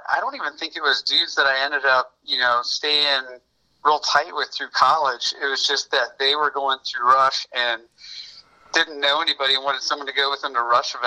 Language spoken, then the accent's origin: English; Lima, Ohio, United States; born there; I was born in Lima, Ohio.